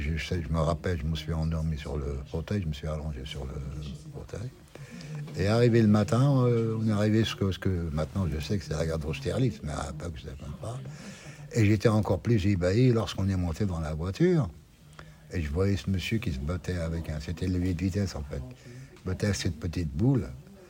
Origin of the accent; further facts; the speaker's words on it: Algeria; now in France; Donc je ne peux renier ni mes origines. Ni le pays qui m'a accueilli. Et donc, quelque part, je suis partagé. J'éprouve un amour illimité pour l'Algérie.